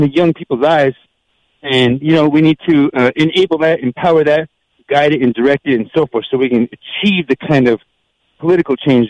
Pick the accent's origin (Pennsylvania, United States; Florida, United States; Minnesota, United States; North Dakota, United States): North Dakota, United States; now in Pine Ridge, United States; I grew up on Standing Rock